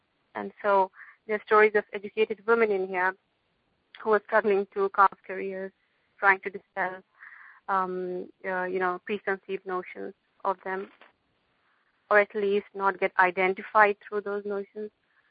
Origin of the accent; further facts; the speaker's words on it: India; Mine was about growing up in India and about education